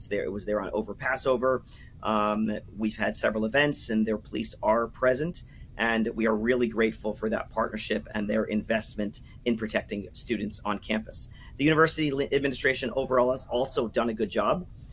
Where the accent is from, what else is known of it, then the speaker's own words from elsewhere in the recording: Maryland, United States; I grew up in Maryland, and two of my high school classmates who moved to Israel